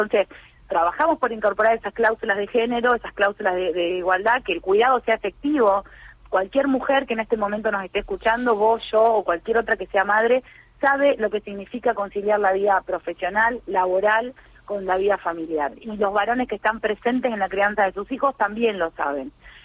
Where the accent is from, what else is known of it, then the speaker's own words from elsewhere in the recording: Salta, Argentina; yo vengo de Salta, ¿no? O sea, mi provincia, desde donde vengo antes de ser parte de este equipo de gobierno, es Salta.